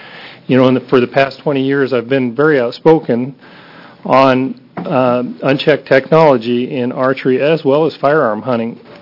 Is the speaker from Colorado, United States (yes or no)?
no; Reedsport, Oregon, United States; I'm from Reedsport, Oregon.